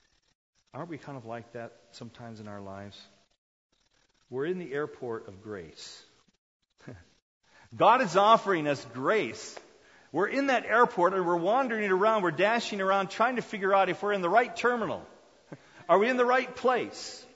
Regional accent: South Korea; now in United States; I remember as a kid growing up in Korea, everybody wanted to live in America.

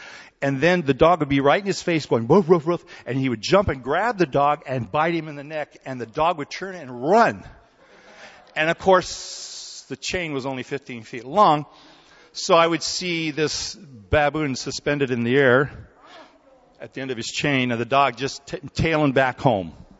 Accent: South Korea; You know that I grew up in Korea, part of my life, and we had orphanages there

